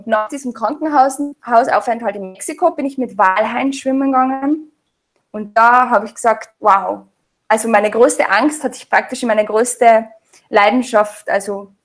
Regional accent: Austria; also ich bin ganz normal in Österreich aufgewachsen

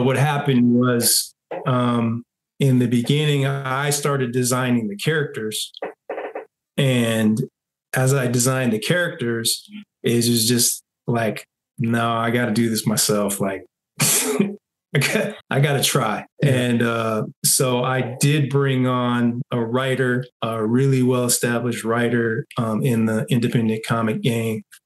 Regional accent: Oakland, California, United States; Well, they're kind of like headquartered in Oakland, which is my hometown.

